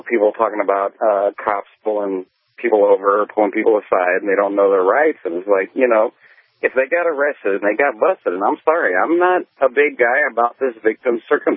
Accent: Santa Fe, New Mexico, United States; I'm from Santa Fe, New Mexico, so that's kind of cool.

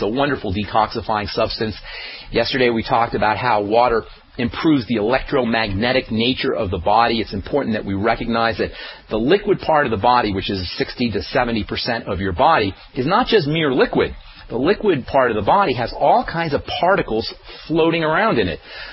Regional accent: New York, United States; I remember when I was growing up in New York, we used to have old cars that would wash up.

